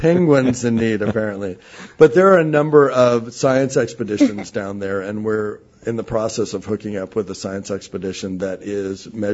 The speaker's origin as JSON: {"language": "English", "town": "Venice Beach", "region": "California", "country": "United States", "said": "We're from Venice Beach, California, so this is very cold."}